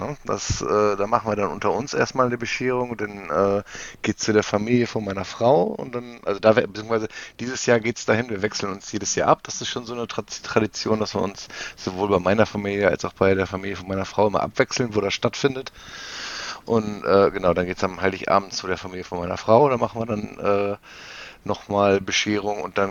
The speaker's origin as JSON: {"language": "German", "region": "Northern Germany", "country": "Germany", "said": "vielleicht komme ich einfach zu weit aus dem Norden von Deutschland"}